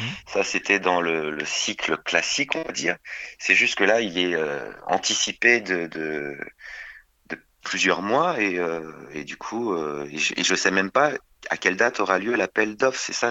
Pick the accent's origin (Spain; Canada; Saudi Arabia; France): France; là tout le temps, toute la vie, toute l'année, on est français et voilà, on fait vivre un quartier, un arrondissement, une ville, un pays